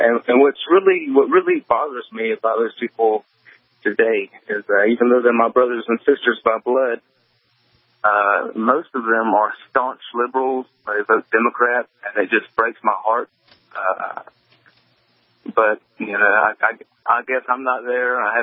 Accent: United States; I'm an American Indian. It doesn't offend me at all. As a matter of fact, I'm Muskogee Creek

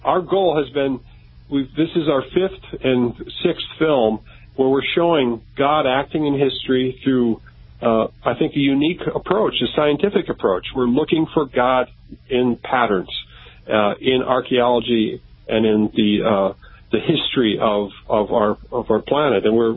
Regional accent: Minnesota, United States; But, I'm from Minnesota, and I've seen these big flakes coming down

